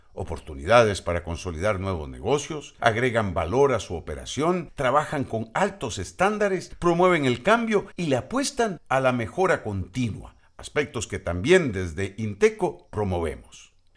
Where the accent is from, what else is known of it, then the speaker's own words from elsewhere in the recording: Costa Rica; Como costarricenses, todos coincidimos en las ventajas y oportunidades que han venido de la mano con el desarrollo de la marca país